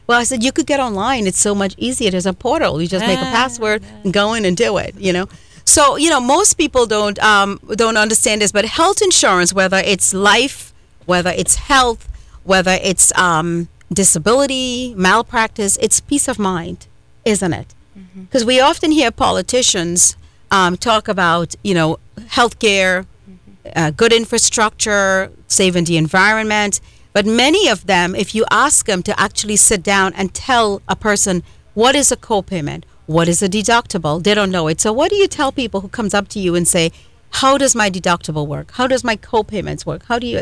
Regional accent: Trinidad & Tobago; now in United States; because I'm from Trinidad and Tobago. They've got universal health care there, but, I mean, it's different, right?

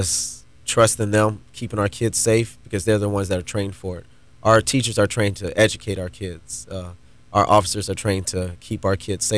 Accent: Palm Bay, Florida, United States; also born or lived in Melbourne; Well, I'm originally from Brevard County. I was born in Melbourne, Florida. My father, he's an Army veteran, so we traveled all across the country.

